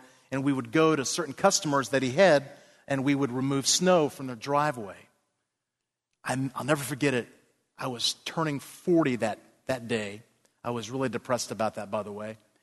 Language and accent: English; Florida, United States; also born or lived in Maine; I mean, I grew up in the east coast of Florida. I was born in Maine in the dead of winter in January.